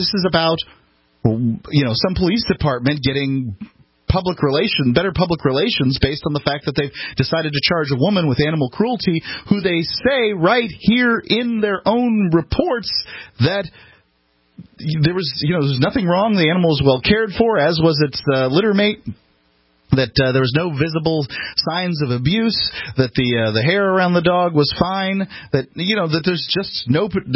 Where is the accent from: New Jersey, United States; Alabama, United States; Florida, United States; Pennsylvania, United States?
Florida, United States; Bradenton; I'm from Bradenton, Florida, and I can tell you, you know, from the location that these folks were at, Linger Lodge Road, that, and, you know, I was born in that area. I grew up in that area.